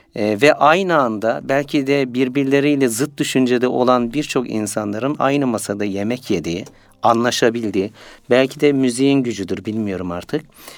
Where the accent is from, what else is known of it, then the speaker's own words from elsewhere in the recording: Istanbul, Turkey; also born or lived in Ereğli, Zonguldak; Ben Zonguldak Ereğli'de doğdum. 1975 tarihinde. İlkokuldan sonra, yani ortaokuldayken İstanbul'a, işte birinci sınıfa burada başladım. İstanbul'a geldik. İstanbul'da yaşamaya başladık.